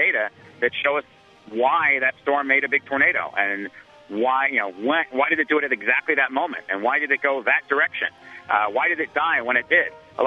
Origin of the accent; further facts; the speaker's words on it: Boulder, Colorado, United States; I go out to see the mountains in my hometown of Boulder, Colorado.